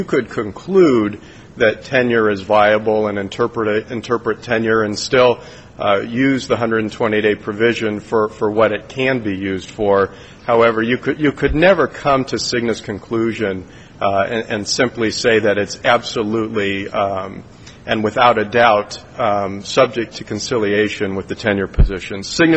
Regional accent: Phoenix, Arizona, United States; I'm an attorney from Phoenix, Arizona

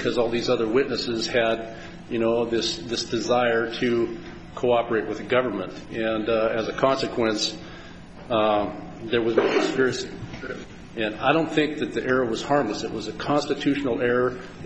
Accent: Helena, Montana, United States; I'm an attorney from Helena, Montana.

